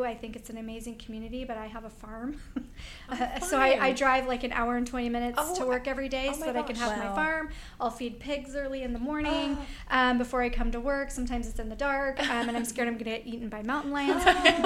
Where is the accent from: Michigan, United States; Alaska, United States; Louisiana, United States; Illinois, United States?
Alaska, United States; I actually was born and raised in Alaska